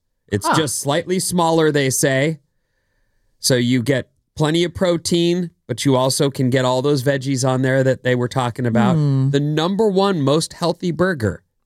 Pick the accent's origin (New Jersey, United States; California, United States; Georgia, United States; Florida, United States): California, United States; So I grew up in Orange County, and there were orange groves everywhere.